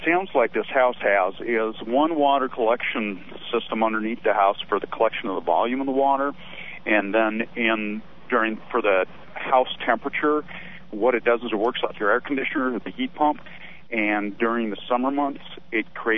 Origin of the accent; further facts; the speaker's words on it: Chicago, Illinois, United States; I'm from Chicago originally.